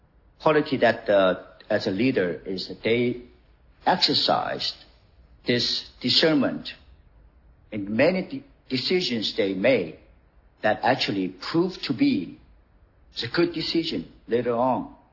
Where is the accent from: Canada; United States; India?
United States; Seattle, Washington; I'm from Seattle.